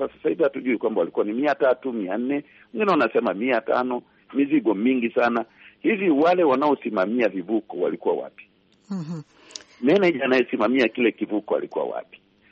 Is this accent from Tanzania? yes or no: yes; Tanzania; kama raia na kama Mtanzania